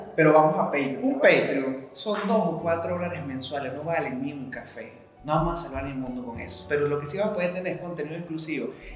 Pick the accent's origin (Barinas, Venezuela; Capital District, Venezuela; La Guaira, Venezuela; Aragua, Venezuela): Barinas, Venezuela; Yo soy de Barinas ahora